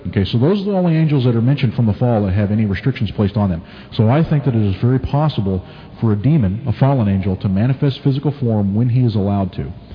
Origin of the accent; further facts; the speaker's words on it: Scotland, United Kingdom; born there; I'm Scottish by birth